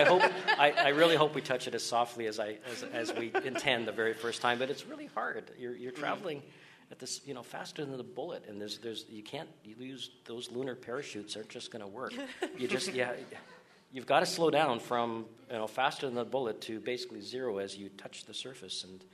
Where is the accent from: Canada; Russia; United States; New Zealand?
Canada; and being a Canadian that escaped the winters in January with my family every winter and came down here to thaw out for a little bit.